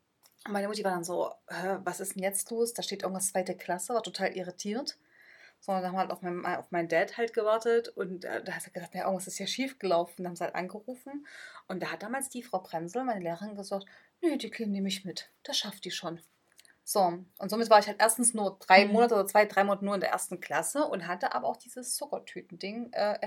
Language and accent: German; Thuringia, Germany; also ich bin ja aus dem Kreis hier Saale-Holzland-Kreis.